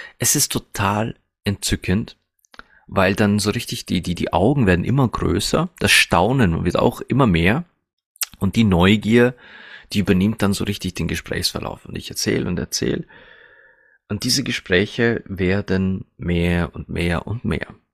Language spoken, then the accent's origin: German; Austria; bei uns in Österreich gibt es eine Reinigungsmittelmarke, die nennt sich Provin.